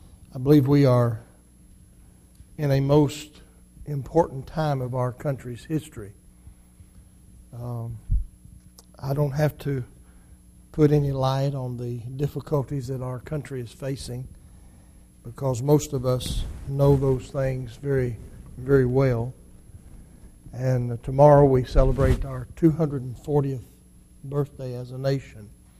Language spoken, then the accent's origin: English; United States; And I have a right, because I'm an American, to feel that way.